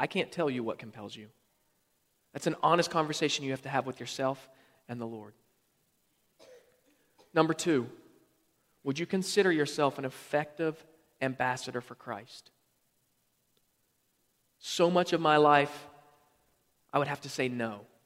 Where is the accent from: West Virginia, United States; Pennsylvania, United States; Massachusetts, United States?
West Virginia, United States; I grew up in West Virginia. They've not changed in years.